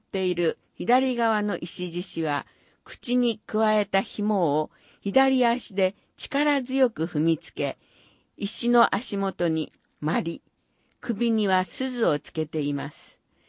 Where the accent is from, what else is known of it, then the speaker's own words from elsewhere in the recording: United States; Japanese is a second language; now in Urasoe, Japan; どこかへ旅行したり、アメリカへ里帰りしても、やっぱり沖縄がいいと思うようになったのです。